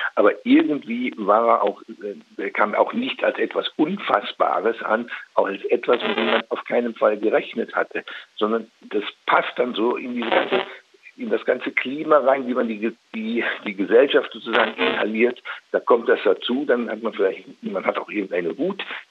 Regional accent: Eifel, Germany; also born or lived in Opladen; 1967 15 Jahre alt gewesen. Ich bin aufgewachsen, bin zwar in Opladen bei Köln geboren, aber aufgewachsen in der Eifel in ganz kleinen Orten

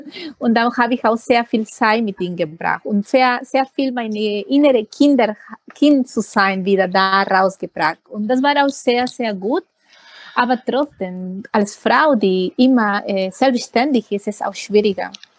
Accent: Peru; Das ist die nationale Tanz meiner Heimat, die heißt Marinera. Und mittlerweile tanze ich das professionell. Und ich habe mich auch gekümmert, mich so richtig zu organisieren, dass ich Tanzlehrer direkt aus Peru via Zoom hatte.

